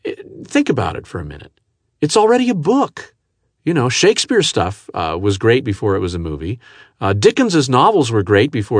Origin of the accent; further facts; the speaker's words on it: United States; And I accept that. I'm an American.